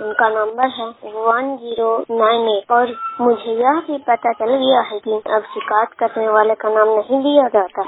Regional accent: Mubarakpur, India; मैं मध्य विद्यालय में पढ़ती हूँ, मुबारकपुर के रहने वाली हूँ।

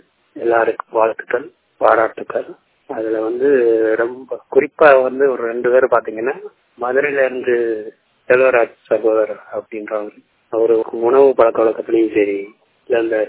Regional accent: Tamil Nadu, India; நான் விருதுநகர் மாவட்டத்தைச் சேர்ந்தவன். நான் ஒரு கண் பார்வையற்றோர் மாற்றுத்திறனாளி.

